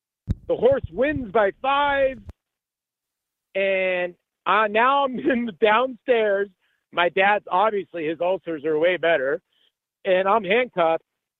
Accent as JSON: {"language": "English", "region": "Arizona", "country": "United States", "tie": "born or raised there", "also_born_or_lived": "New York", "said": "I grew up in Arizona. I was born in New York. I moved out to Arizona when I was young."}